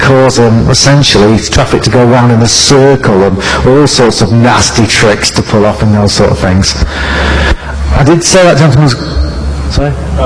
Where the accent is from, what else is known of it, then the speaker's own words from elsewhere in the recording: England, United Kingdom; as I'm English, so my pronunciation is a bit different.